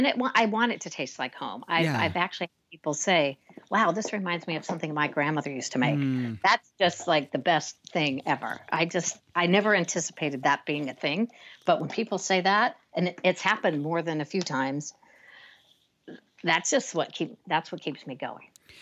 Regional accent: Burbank, California, United States; So I grew up in that world on this farm in Central California, but also just as a child growing up in Burbank

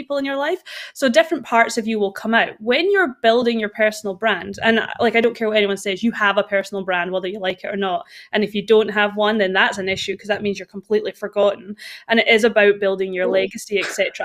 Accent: Scotland, United Kingdom; I grew up in Scotland. I do have two homes. My mom and dad are still in Scotland, so that is home. Like that's where my heart is.

